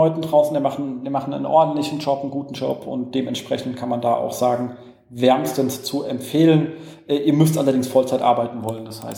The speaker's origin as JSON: {"language": "German", "region": "Berlin", "country": "Germany", "said": "also für uns als Berliner, Straßenreinigung."}